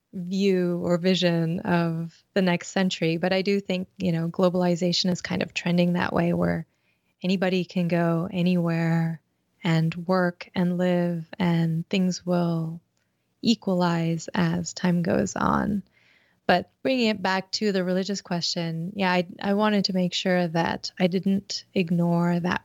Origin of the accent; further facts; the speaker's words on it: United States; explore, I guess, the two aspects of myself culturally, which is, you know, American from the US side and Indian from the South Indian side.